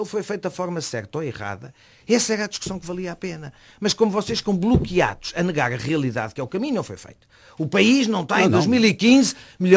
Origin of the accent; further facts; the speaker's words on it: Portugal; Não me interessa, como português, e depois do que passámos, um equilibrista.